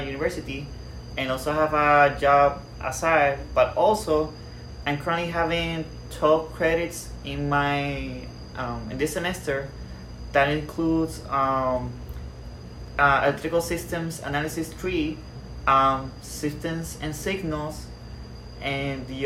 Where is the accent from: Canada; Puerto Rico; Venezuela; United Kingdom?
Puerto Rico; Toa Alta; also born or lived in San Juan; now in Mayagüez, Puerto Rico; San Juan, Puerto Rico. I was born there, but I was raised in Toalta, Puerto Rico.